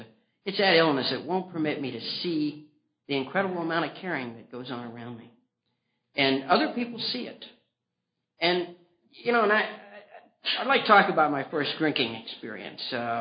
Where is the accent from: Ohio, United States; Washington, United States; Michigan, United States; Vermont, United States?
Ohio, United States; Martins Ferry; born there; I was born in Ohio, and I'm on the Ohio River in a small town south of Pittsburgh, a place called Martin's Ferry.